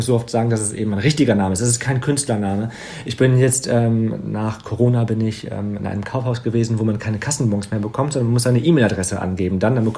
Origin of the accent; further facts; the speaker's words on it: Wegberg, North Rhine-Westphalia, Germany; in dem Dorf, wo ich aufgewachsen bin, in Wegberg, zur Tafel und helfe da aus.